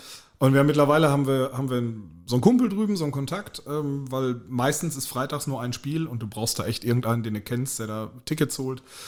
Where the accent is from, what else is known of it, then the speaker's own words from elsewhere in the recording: Gladbeck, North Rhine-Westphalia, Germany; ich komme ja ursprünglich aus NRW